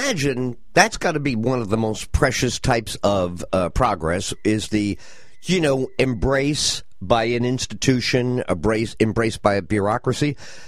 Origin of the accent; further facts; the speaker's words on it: New York, United States; I grew up in the Bronx in New York.